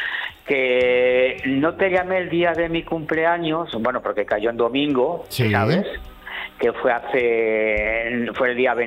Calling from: Villoruela, Castile and León, Spain; Y llamo concretamente desde un pueblo de Salamanca que se llama Villoruela

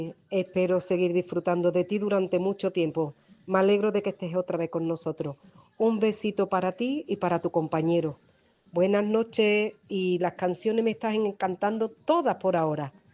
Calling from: Seville, Andalusia, Spain; de Sevilla, aquí escuchando tu programa Vamos que nos vamos.

